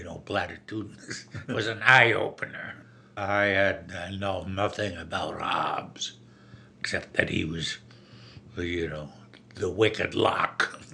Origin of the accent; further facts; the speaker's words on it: Cleveland, Ohio, United States; I knew where I was raised in Cleveland, especially young Jewish intellectuals.